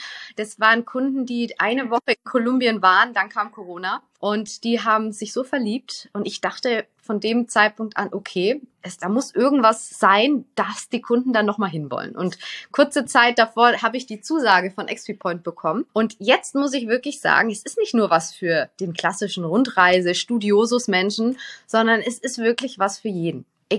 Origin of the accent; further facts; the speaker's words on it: Brazil; Brasilien, ich komme aus Brasilien, da würde ich mich nicht ins Auto setzen, bin ich ehrlich.